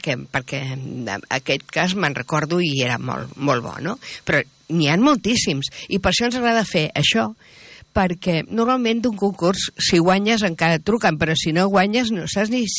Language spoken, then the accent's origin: Catalan; Lleida, Catalonia, Spain; Perquè jo soc de Lleida i a Lleida al Pla sempre hi ha boira, saps?